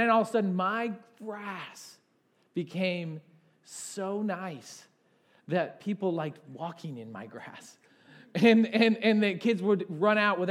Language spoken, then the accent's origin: English; Michigan, United States; I was raised in Michigan, bought a house in Michigan